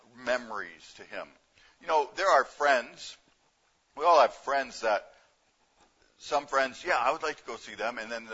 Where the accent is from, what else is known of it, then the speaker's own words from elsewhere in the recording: Michigan, United States; Sorry, people, you're not getting people from Saskatchewan. We're actually from Michigan.